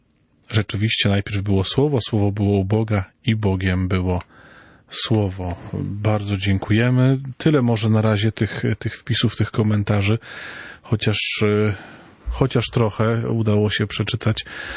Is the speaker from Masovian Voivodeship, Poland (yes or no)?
no; Silesian Voivodeship, Poland; Nie, ja jestem ze Śląska i obchodzę urodziny przede wszystkim.